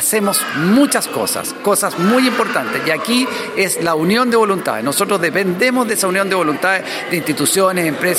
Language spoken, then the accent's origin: Spanish; Chile; que estamos cumpliendo un deber que sentimos como chilenos